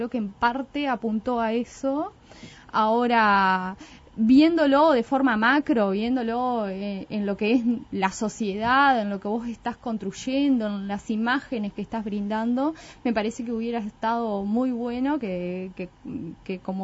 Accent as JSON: {"language": "Spanish", "country": "Uruguay", "said": "A mí me parece que también hay un tema de lo que somos los uruguayos, ¿no?"}